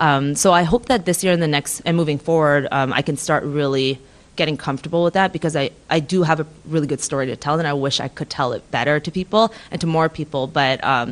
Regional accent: Toronto, Ontario, Canada; I'm from Toronto, Canada.

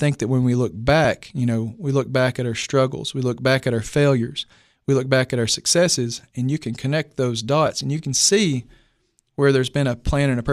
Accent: United States; Jackie and Susan Bray, they're from Clay County. I'm actually from Clay County.

